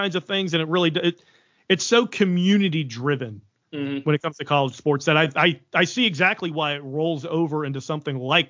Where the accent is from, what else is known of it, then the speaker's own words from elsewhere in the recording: the South, United States; And also, I just think, like, especially us growing up in the South, it's so regional.